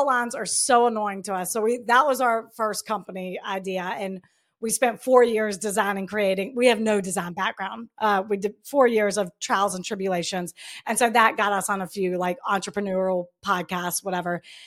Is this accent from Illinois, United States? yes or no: no; Birmingham, Alabama, United States; We are from Birmingham, Alabama. We grew up, we have two older sisters. We grew up in a small little suburb outside of Birmingham.